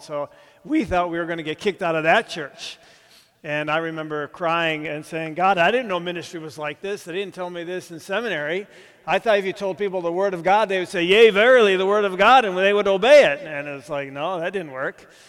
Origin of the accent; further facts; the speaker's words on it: New York, United States; now in Michigan, United States; Donna's from Pennsylvania. I'm from New York.